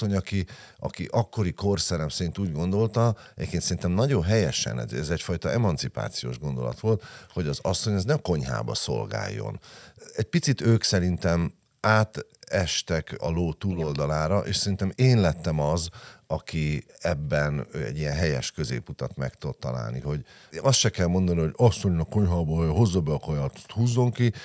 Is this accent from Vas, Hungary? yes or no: no; Budapest, Hungary; egy olyan helyen nőttem fel a Szent István Parkba, ami elméletileg úgy kellett volna, hogy legyen, hogy egy kicsit ez az asszimilálódó zsidó polgárságnak egy ilyen gyülekező helye Budapesten